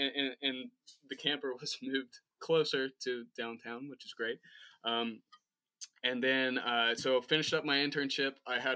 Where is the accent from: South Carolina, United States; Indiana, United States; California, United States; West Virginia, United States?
West Virginia, United States; Cross Lanes; I grew up in a town called Cross Lanes, West Virginia.